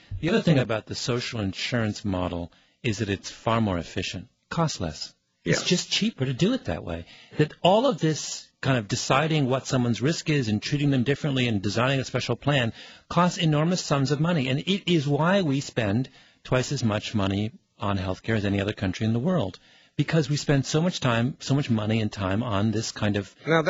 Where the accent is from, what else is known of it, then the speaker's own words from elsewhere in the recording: Canada; I mean, I'm a Canadian.